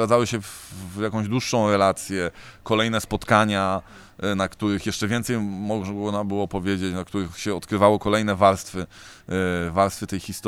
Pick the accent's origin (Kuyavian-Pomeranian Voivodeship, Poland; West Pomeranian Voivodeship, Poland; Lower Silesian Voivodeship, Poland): West Pomeranian Voivodeship, Poland; Lubin; a wychowałem się w Lubinie na wyspie Wolin, do szkoły chodziłem też właśnie w Świnoujściu